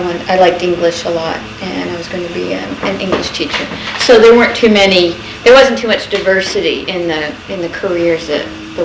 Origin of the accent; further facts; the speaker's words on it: Easton, Pennsylvania, United States; I grew up in Easton, Pennsylvania. I was born at Easton Hospital.